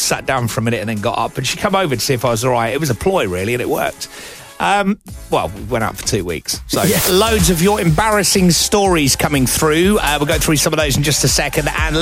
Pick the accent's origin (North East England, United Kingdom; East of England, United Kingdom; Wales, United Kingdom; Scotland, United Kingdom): East of England, United Kingdom; Watford; I was in where I grew up in Watford